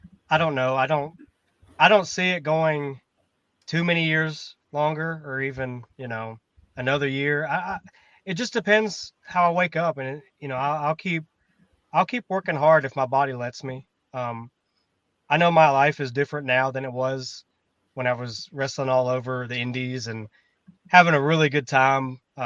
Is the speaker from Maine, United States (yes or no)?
no; Gadsden, Alabama, United States; born or raised there; also born or lived in Philippines